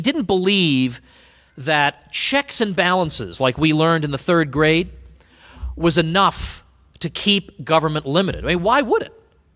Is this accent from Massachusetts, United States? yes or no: yes; Massachusetts, United States; I grew up in Massachusetts.